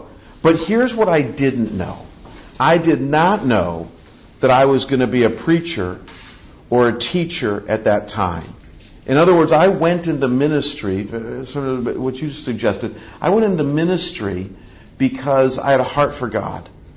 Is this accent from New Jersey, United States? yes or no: no; Scottsdale, Arizona, United States; I'm from Scottsdale, Arizona. I am senior pastor at Scottsdale Bible Church.